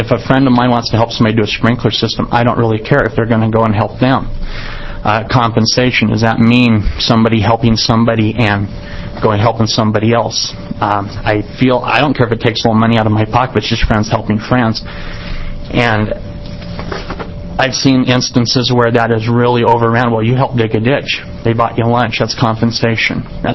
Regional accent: Pendleton, Oregon, United States; I'm from Pendleton, Oregon.

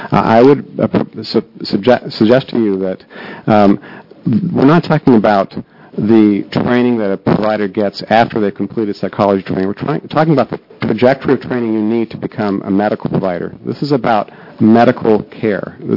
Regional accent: Oregon, United States; I grew up here in Oregon. I practiced medicine for the last 22 years in our state

